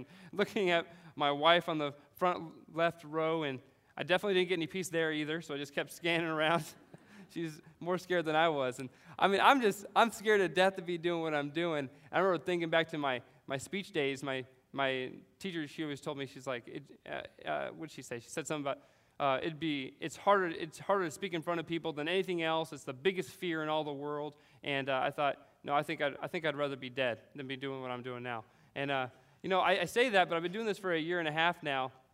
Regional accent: California, United States; my wife and I both were from Southern California, and believe it or not, we're both from Christian homes in Southern California. There are a couple of those left, and we're from two of them.

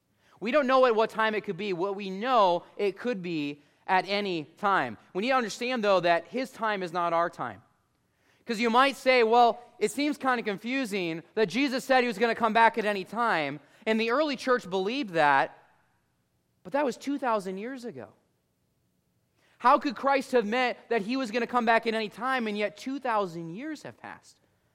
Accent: Illinois, United States; My dad is from Texas, but I grew up in Illinois.

